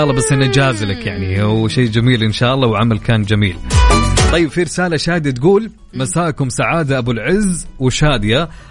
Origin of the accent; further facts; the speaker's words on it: Saudi Arabia; في لاعب من اللاعبين عندنا في السعودية